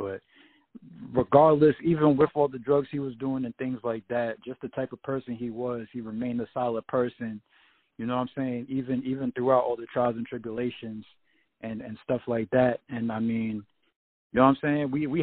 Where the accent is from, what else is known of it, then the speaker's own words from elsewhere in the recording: New York, United States; we all know I'm from New York.